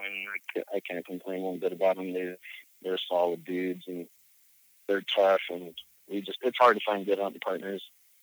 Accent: Wilder, Idaho, United States; Yeah, I was born and raised here in Idaho, in a small town just west of Boise called Wilder. It's a farming community. I grew up in a big family.

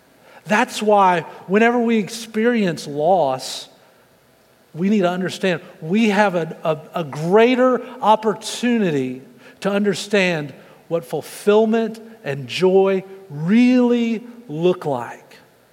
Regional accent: Texas, United States; As a Texan, number two troubles me.

